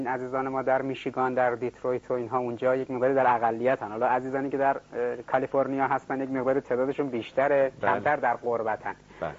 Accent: Iran; ولی من به عنوان یک ایرانی دانشگاهی علاقه دارم

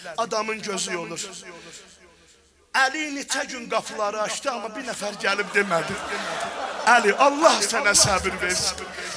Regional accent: Baku, Azerbaijan; Mən də Azərbaycandan, Bakıdan gəlmişəm, sizin qulluğunuzdayam.

